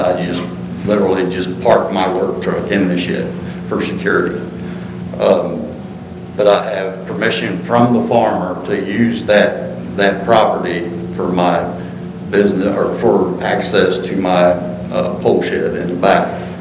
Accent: Dagsboro, Delaware, United States; I mean, I'm a lifelong Sussex County. I grew up in Dagsboro. I lived there for 26 years, and then I moved to my property here. I've been there for 30 years.

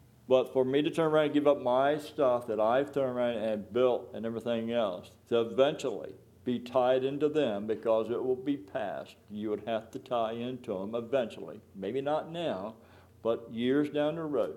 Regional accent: Delmar, United States; I was born and raised in Delmar, managed a fiberglass company up the road for 20 years, always wanted to come back to this area.

